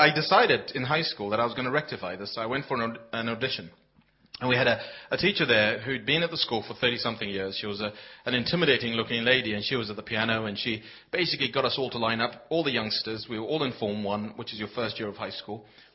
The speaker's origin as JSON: {"language": "English", "country": "Kenya", "said": "And of course, I'm Kenyan, half Kenyan, and Kenyans are pretty good at running, aren't they?"}